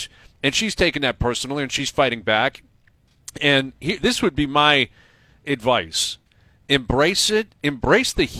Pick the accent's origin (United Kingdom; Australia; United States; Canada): Canada; or I can't act a certain way because it may go against whatever reputation I'm supposed to hold as a Canadian athlete, forget it.